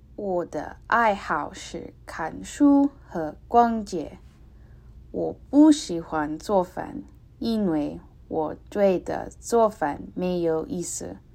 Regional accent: South Carolina, United States; Chinese is a second language; 我是美国人，我是南卡州人。我是西东大学的学生，我现在学外交。

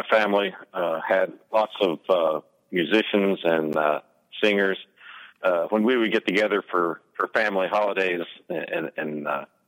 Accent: Arkansas, United States; also born or lived in Texas; I was born in Texas. Grew up in Arkansas. And now I live in Missouri, so I've moved myself incrementally north from where I started.

